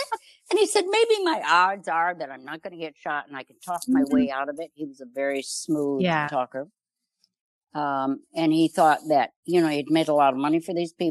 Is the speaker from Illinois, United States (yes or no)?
yes; Chicago, Illinois, United States; I grew up in Chicago.